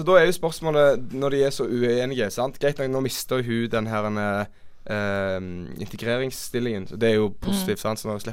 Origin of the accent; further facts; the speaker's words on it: Bergen, Vestland, Norway; siden vi er fra Bergen.